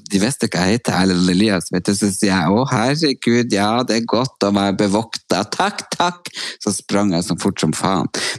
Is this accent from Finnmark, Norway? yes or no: yes; Finnmark, Norway; men jeg kommer fra Finnmark.